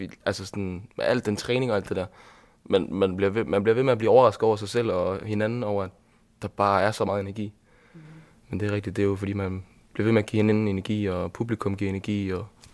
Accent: Zealand, Denmark; nu er jeg fra Sjælland

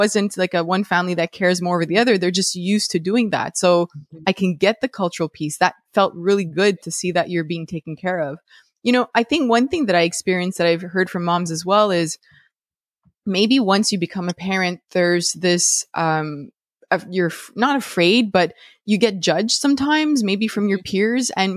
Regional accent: Canada; Even here, even though I'm in Canada, I am Canadian. My husband comes from Italian descendants.

